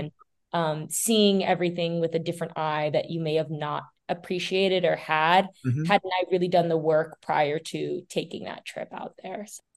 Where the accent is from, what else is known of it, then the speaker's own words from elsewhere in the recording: Florida, United States; now in Los Angeles, United States; I grew up in South Florida where, you know, there wasn't a large Filipino community.